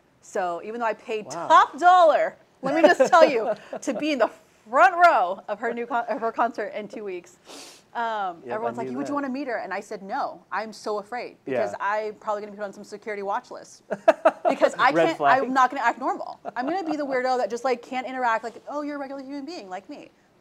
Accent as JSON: {"language": "English", "region": "Alabama", "country": "United States", "said": "I don't know if you know this, but I'm from Alabama."}